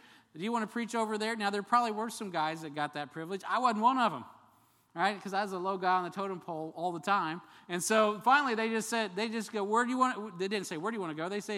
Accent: United States; In America, that's who we are in our mindset. I get it. I'm one of you.

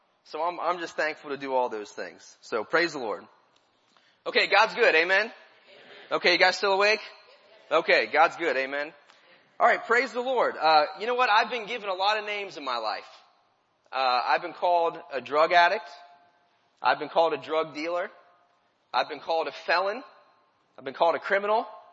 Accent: New Philadelphia, Ohio, United States; And we're from Ohio, New Philadelphia, Ohio, from First Baptist Church.

